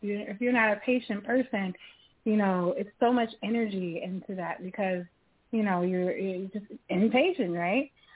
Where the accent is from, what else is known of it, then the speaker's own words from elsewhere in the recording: Chicago, Illinois, United States; I always say, I'm from Chicago